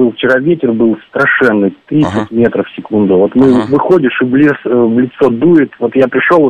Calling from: Abakan, Khakassia, Russia; Я звоню вам из Абакана.

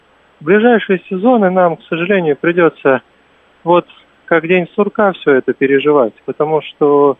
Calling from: Samara, Samara Oblast, Russia; Я из Самары.

